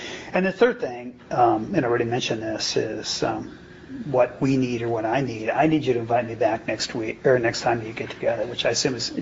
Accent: Ohio, United States; I said, oh, come on, I grew up in Ohio. Are you kidding? I know how to do this.

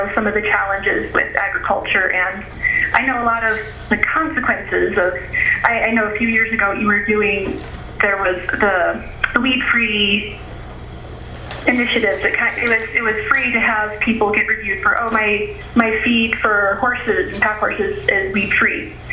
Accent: Michigan, United States; where I grew up in Berrien County, Michigan, it's one of the bigger agricultural areas

